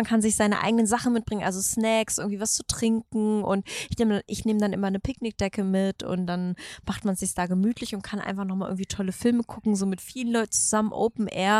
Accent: Hanover, Lower Saxony, Germany; Trotzdem gehört es als Hannoveranerin irgendwie dazu, dass man irgendwie einmal rüberläuft und so ein bisschen guckt.

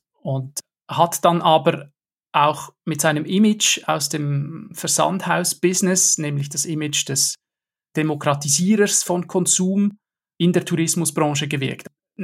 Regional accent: Switzerland; vor allem für uns als Schweizer

